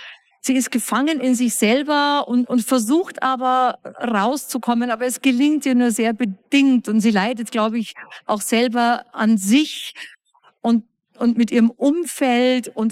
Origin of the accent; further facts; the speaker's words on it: Bavaria, Germany; Ganz ehrlich, ich komme aus Niederbayern.